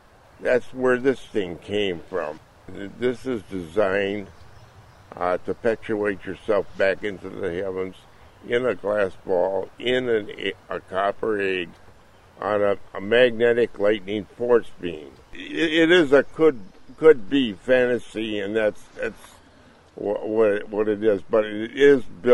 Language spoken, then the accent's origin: English; Brooklyn, Wisconsin, United States; from Brooklyn, Wisconsin, the junk dealer.